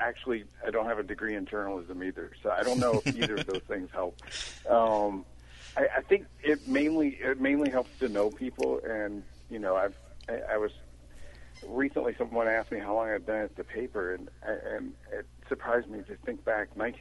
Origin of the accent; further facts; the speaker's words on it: West Virginia, United States; I grew up in West Virginia. My father was a teacher, but he became active politically.